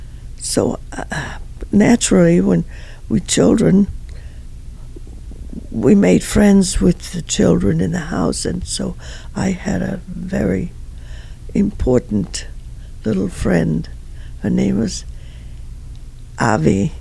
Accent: Munich, Bavaria, Germany; I was born in München in Deutschland.

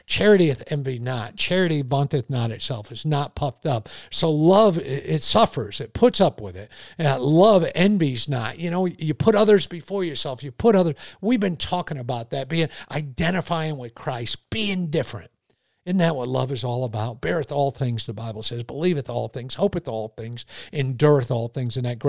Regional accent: Connecticut, United States; But one of the things, so I grew up in Connecticut.

